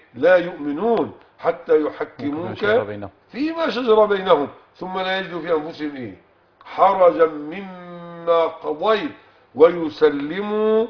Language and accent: Arabic; Egypt; قميصك الذي ترتديه أن عندنا في مصر يسمونه جلابية، وهذا خطأ لغوي